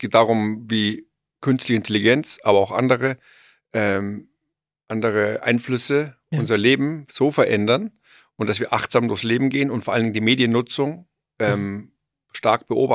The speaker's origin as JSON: {"language": "German", "region": "Bavaria", "country": "Germany", "said": "Ich bin aus Bayern."}